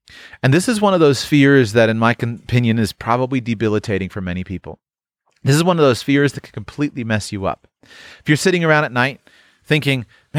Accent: United States; born there; I was born in the United States.

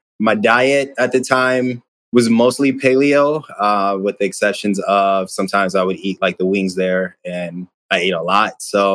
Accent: Ypsilanti, Michigan, United States; Near Detroit. So close to this area here. So I grew up in Ypsilanti, Michigan.

